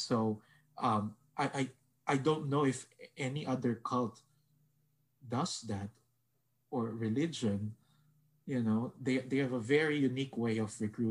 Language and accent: English; Philippines; now in United States; So I wasn't born actually in the US. I immigrated here from the Philippines.